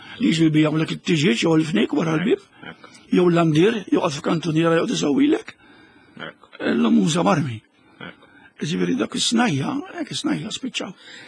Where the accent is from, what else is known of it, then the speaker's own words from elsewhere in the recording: Marsa, Southern Harbour, Malta; Issa aħna mill-Marsa, ġifieri awtomatikament ġibditna l-Marsa.